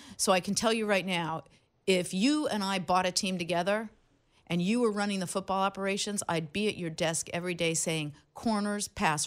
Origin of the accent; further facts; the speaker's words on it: Los Angeles, California, United States; Now, I grew up in Los Angeles. Mm-hmm. And went to college in Cal.